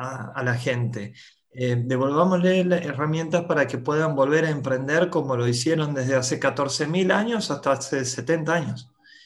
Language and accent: Spanish; Santiago del Estero, Argentina; si verdaderamente te consideras que sos del norte o que sos de Chaco, en mi caso de Santiago del Estero, nunca voy a dejar de serlo.